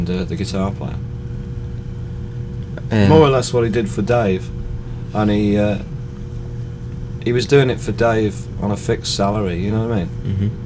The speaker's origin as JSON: {"language": "English", "region": "England", "country": "United Kingdom", "tie": "born or raised there", "lives_now": "New York, United States", "said": "I mean, I'm English born and bred, and I shall go back to England sometime"}